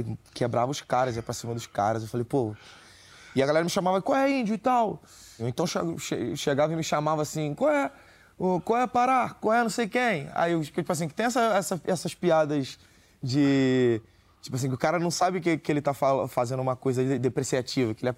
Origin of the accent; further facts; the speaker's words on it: Sepetiba, Rio de Janeiro, Brazil; Eu tenho uma lembrança muito mágica da minha infância em Sepetiba, assim.